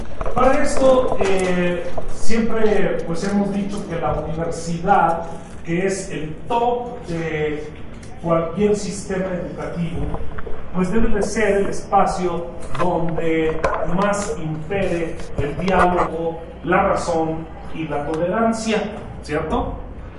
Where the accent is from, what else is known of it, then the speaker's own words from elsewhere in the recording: Mexico; Nuestro testimonio como mexicanos da cuenta que la violencia es cotidiana